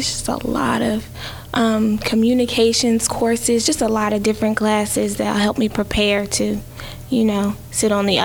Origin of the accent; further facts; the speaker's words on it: Florida, United States; because I'm from South Florida. So it was my first time really being up here.